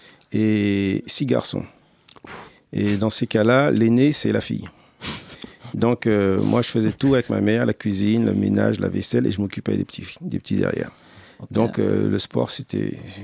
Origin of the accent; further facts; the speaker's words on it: Sarcelles, Île-de-France, France; Alors moi, j'ai grandi ici en France, à Sarcelles. Il faut savoir que je suis arrivé en France en 59, j'avais 4 ans, et je suis arrivé à Sarcelles, et jusqu'à aujourd'hui, je vis toujours à Sarcelles.